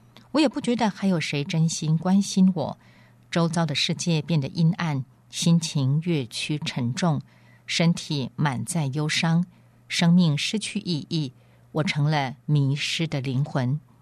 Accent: Netherlands; Chinese is a second language; 我说我是荷兰来的

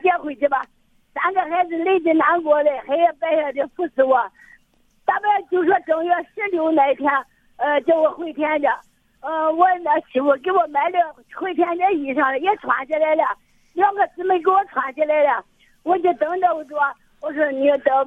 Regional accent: Shandong, China; 我告诉你，我老家是山东人啊

